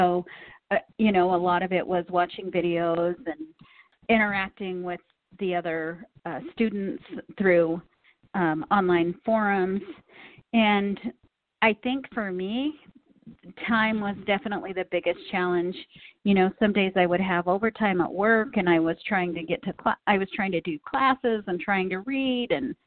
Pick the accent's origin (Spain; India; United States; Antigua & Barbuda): United States; Utah; I think that growing up in Utah and having such a diversity around me, from Jehovah's Witnesses to the LDS, you start picking out there's good qualities in all of the religions.